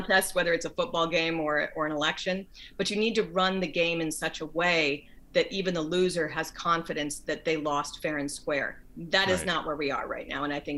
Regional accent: Colorado, United States; I'm actually from Colorado, so I know it took a long period of time.

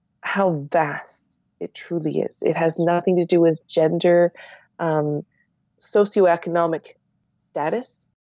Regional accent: Nova Scotia, Canada; that happens here in my hometown, my province of Nova Scotia.

